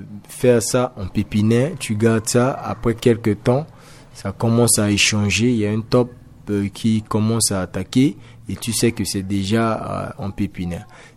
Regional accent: Central African Republic; Nous tous, nous sommes des Centrafricains.

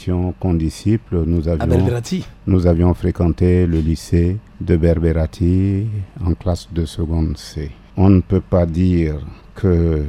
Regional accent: Central African Republic; Dit que je suis centrafricain, je vis comme tous les autres centrafricains.

